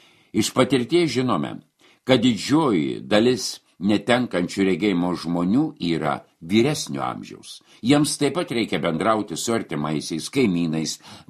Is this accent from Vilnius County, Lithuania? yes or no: no; Kaunas, Kaunas County, Lithuania; Dirbu Kazlų Rūdoje masažuotoje, kasdien važinėju iš Kauno į darbą. Nors pati esu kaunietė